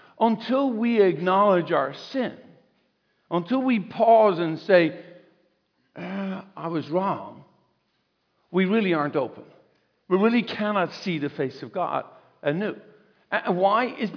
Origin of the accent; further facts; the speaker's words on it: Ireland; I'm very Irish, right?